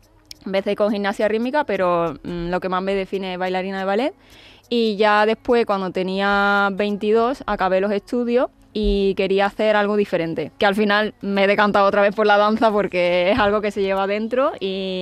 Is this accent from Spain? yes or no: yes; Seville, Andalusia, Spain; born there; Sí, en Triana. Mi hermana y yo nacimos en Triana.